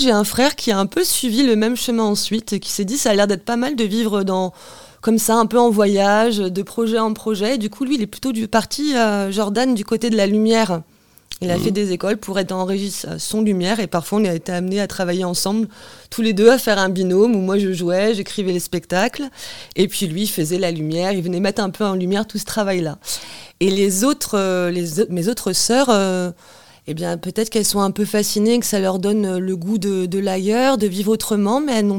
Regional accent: Mont-Saint-Jean, France; j'ai grandi à Mont-Saint-Jean, qui est à 10 km de Ciel-Guillaume, qui est juste à côté, un petit village dans la campagne.

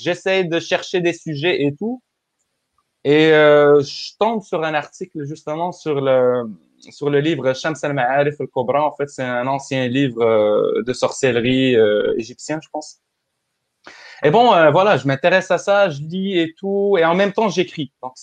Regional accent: Morocco; en tant que Marocain

